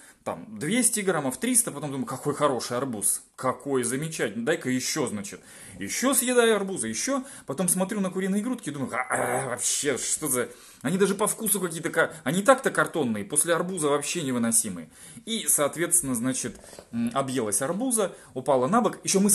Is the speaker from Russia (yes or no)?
yes; Siberia, Russia; Ну, как бы я из Сибири, у нас там все связано с медведем.